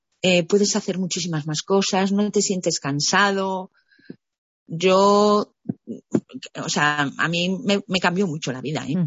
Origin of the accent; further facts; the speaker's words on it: Galicia, Spain; yo tenía claro que como gallega yo quería para mi producto un nombre gallego